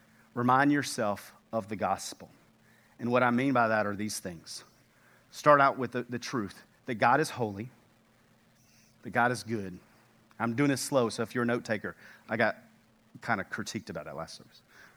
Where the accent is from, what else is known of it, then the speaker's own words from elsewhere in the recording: Texas, United States; Well, remember, we're from East Texas.